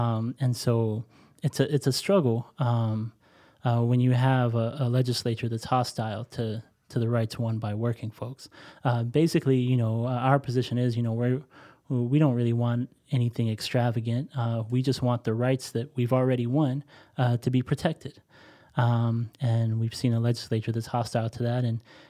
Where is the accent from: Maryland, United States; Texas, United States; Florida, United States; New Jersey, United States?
Texas, United States; So I came from Texas.